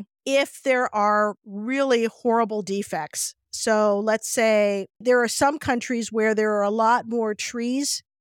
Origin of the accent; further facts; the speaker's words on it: California, United States; Growing up in the Bay Area, I was 45 minutes away from the wine country.